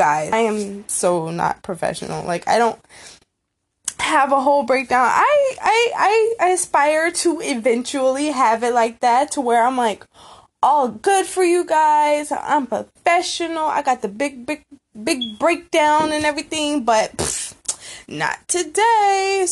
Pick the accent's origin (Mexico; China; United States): United States; North Carolina; also born or lived in Michigan; I was born in Michigan, but I don't really feel from Michigan. Like, I moved to North Carolina at a very young age. I moved to North Carolina around 2-3 years old. So I was only living in Michigan for a good 3 years of my life.